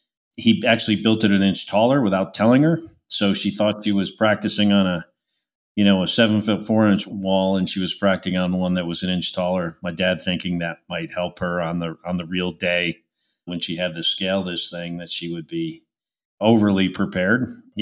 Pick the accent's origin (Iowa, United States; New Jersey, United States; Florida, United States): New Jersey, United States; West Orange; where my dad was a cop in New Jersey, and he was in my hometown of West Orange.